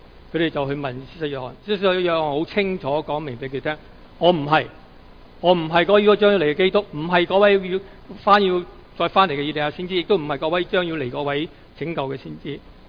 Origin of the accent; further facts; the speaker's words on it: Guangdong, China; 我们广东人说最正最好味的那间